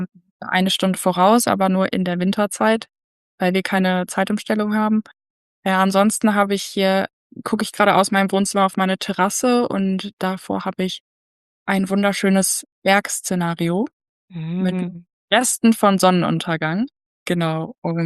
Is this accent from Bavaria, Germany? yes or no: no; North Rhine-Westphalia, Germany; moved away as an adult; now in Zimbabwe; ich bin 23, ausgebildete Landwirtin. Ich komme aus NRW, studiere momentan Agrarmanagement im Fernstudium. Seit knapp über einem Jahr und ich bin 2024 nach Simbabwe ausgewandert.